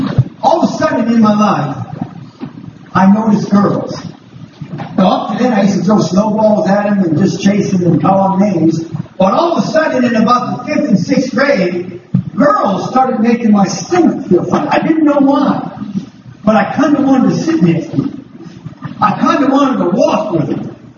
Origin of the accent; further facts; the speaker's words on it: Canada; moved away as an adult; now in United States; surely I'm a Canadian citizen. Believe it or not, I'm from Southern Canada. That's why I say y'all. I was born and raised in Canada. Came to the United States, Kentucky, to play college football.